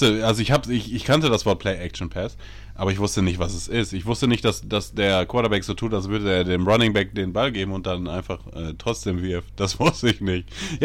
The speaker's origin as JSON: {"language": "German", "country": "Germany", "said": "ich bin aus Germany."}